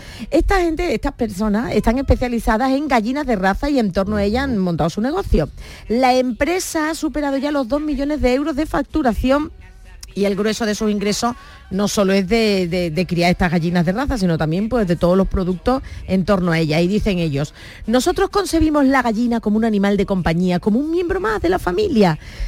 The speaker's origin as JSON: {"language": "Spanish", "town": "San Fernando", "region": "Andalusia", "country": "Spain", "said": "Soy de San Fernando, la sal."}